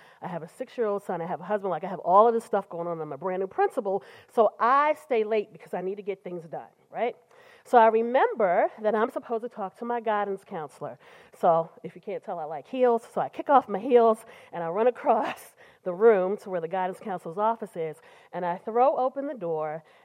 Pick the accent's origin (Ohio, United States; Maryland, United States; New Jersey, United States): Maryland, United States; Baltimore; Remember, I grew up in poverty in Baltimore City.